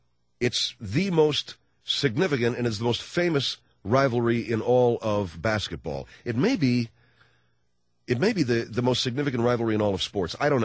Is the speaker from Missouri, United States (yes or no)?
no; Los Angeles, California, United States; Because I grew up in Los Angeles. There's no other reason than that.